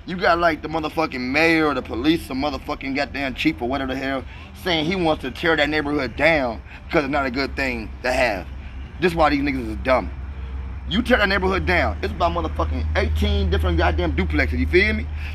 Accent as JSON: {"language": "English", "region": "Texas", "country": "United States", "tie": "born or raised there", "said": "When I went to Charlotte, I was raised in Texas, bro."}